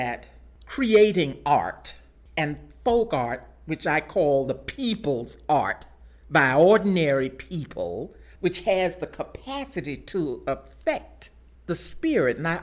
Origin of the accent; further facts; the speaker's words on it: Baton Rouge, Louisiana, United States; born there; I was born in Baton Rouge